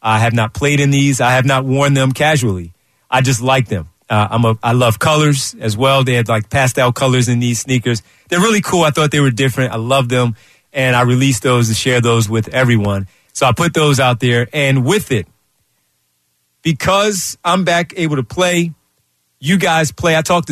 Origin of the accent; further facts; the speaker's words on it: Philadelphia, Pennsylvania, United States; Growing up in West Philadelphia, it was always a thing. In my neighborhood, it was always a thing in my family